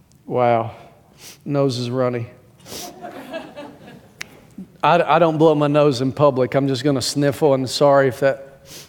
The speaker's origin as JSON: {"language": "English", "region": "Tennessee", "country": "United States", "tie": "born or raised there", "said": "Now, I grew up in East Tennessee."}